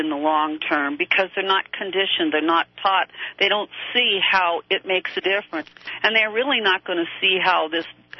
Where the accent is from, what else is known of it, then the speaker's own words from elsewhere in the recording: California, United States; now in Oregon, United States; I'm a Californian. That's a transplant to Oregon.